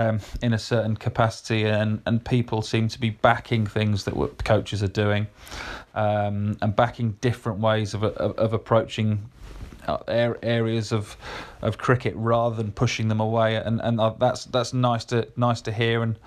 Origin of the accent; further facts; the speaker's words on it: Yorkshire and the Humber, United Kingdom; especially me growing up in Yorkshire.